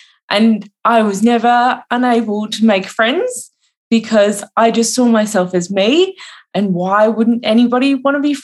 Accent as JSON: {"language": "English", "country": "Australia", "tie": "born or raised there", "lives_now": "Melbourne, Australia", "said": "I'm 31, so I was born in 1990, just to give you a bit of context. I live in Melbourne in Australia"}